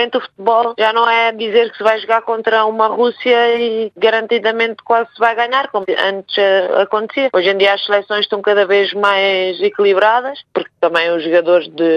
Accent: Portugal; mesmo sendo portuguesa, não é?

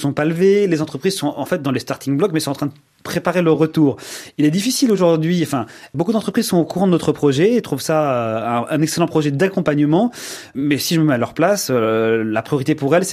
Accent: France; je suis devenu français parce que j'ai grandi en France et que j'ai étudié à l'école républicaine

